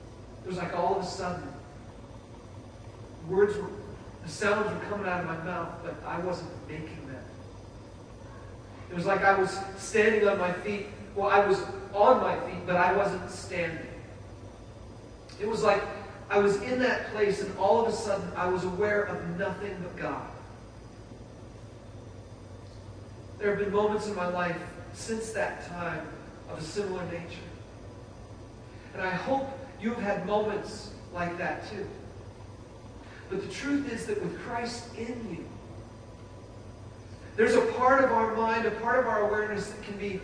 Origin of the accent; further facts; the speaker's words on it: Apple Valley, United States; we were there on a hill overlooking my hometown of Apple Valley.